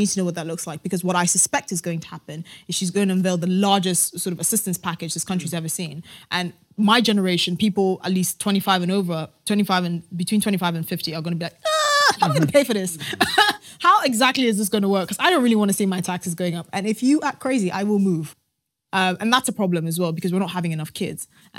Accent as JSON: {"language": "English", "country": "Ghana", "tie": "born or raised there", "said": "I grew up in Ghana. I've had a front row seat to these sort of intersexual dynamics since I was born."}